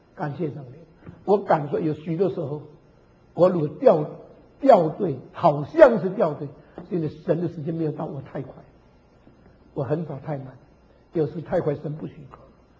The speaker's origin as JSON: {"language": "Chinese", "country": "China", "tie": "born there", "also_born_or_lived": "Indonesia", "moved": "yes", "said": "为什么把我生在中国又把我带到印尼？我相信有神的旨意。为什么把我生在印尼把我放在共产党学校？"}